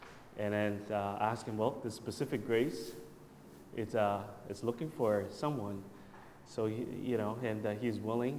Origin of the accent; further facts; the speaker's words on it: Saskatchewan, Canada; I'm from Saskatchewan.